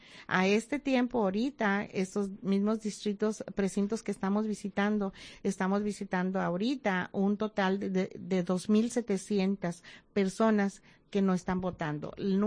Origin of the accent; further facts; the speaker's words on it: Mexico; now in United States; la mayoría de nuestras comunidades aquí en las áreas rurales somos mayoría mexicanos, de inmigrantes